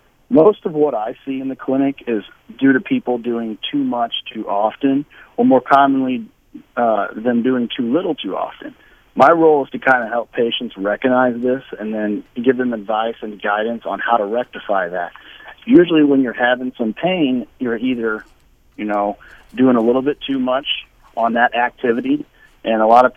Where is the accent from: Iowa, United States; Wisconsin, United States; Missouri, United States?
Missouri, United States; Augusta; I'm actually born and raised in Augusta, Missouri, right across the river. I attended Washington High School.